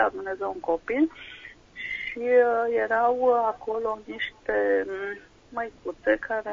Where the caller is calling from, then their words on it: Bucharest, Romania; Bună seara. Sunt din București